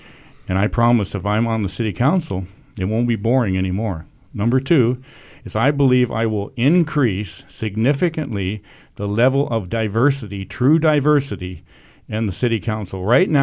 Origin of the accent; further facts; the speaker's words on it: Cleveland, Ohio, United States; born there; I'm the fourth generation of our family that's lived and worked here, even though I was born in Cleveland, Ohio, but because my dad left to get married and go to Yale and so forth.